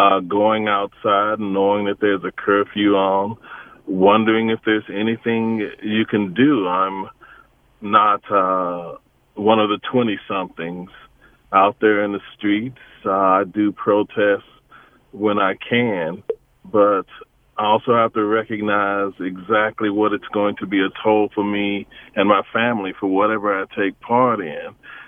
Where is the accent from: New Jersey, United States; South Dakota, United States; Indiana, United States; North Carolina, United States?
North Carolina, United States; Growing up in North Carolina, where we grew up, the presence of possible danger, the presence of possibly being hurt, was always present.